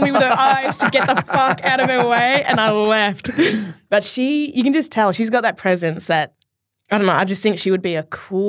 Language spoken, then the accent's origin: English; Australia; accent: Aussie; Because I'm speaking to you and like, I've got my Aussie accent.